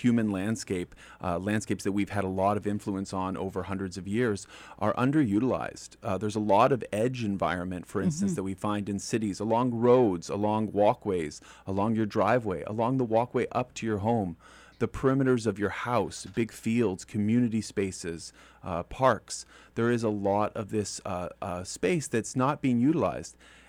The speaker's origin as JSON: {"language": "English", "town": "Santa Fe", "region": "New Mexico", "country": "United States", "tie": "born or raised there", "moved": "yes", "lives_now": "Canada", "said": "I have a small farm in the Ottawa Valley in Ontario, but I grew up on a permaculture homestead just outside of the city limits of Santa Fe, New Mexico."}